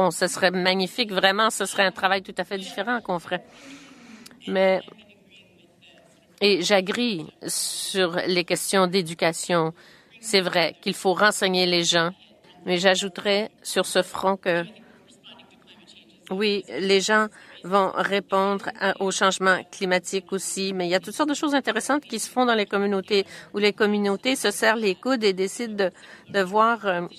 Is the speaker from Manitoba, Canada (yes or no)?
yes; Winnipeg, Manitoba, Canada; Moi, je viens de Winnipeg